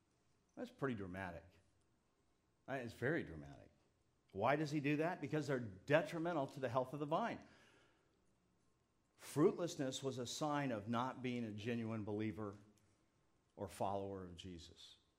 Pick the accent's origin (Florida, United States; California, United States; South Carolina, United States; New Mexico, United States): California, United States; I grew up in the South Bay.